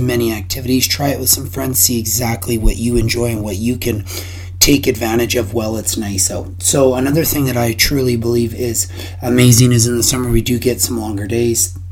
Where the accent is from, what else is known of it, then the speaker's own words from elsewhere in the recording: Edmonton, Alberta, Canada; I'm from Edmonton, Alberta, the winters get very long.